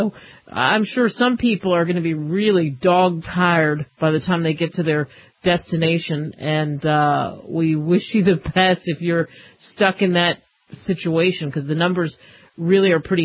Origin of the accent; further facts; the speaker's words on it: Philadelphia, Pennsylvania, United States; I come from Tasty Cake Land